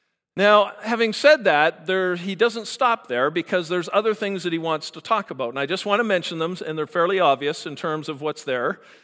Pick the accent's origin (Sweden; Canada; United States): Canada; I can stand here and say, wow, I'm Canadian. I was born a Canadian.